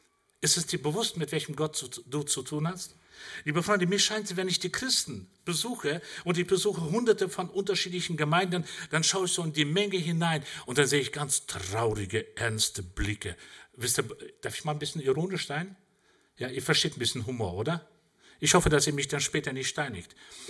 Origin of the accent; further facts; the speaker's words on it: Germany; also born or lived in Central Asia; Ich bin auch Deutscher, aber ich bin in Zentralasien nur auf die Welt gekommen, aber als Deutscher.